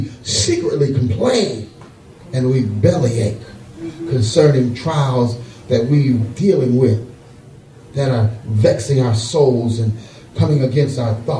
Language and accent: English; Highland Park, United States; I grew up in the city of Highland Park. When I was growing up in Highland Park, it was called the City of Trees.